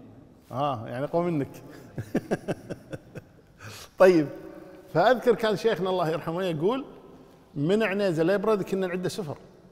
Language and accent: Arabic; Kuwait; بالمناسبة الآن عندنا في الكويت مثلا الآن ليذهبون إلى الخيران، منطقة الخيران، أو إلى الوفرة، أو إلى السالمي، أو إلى العبدلي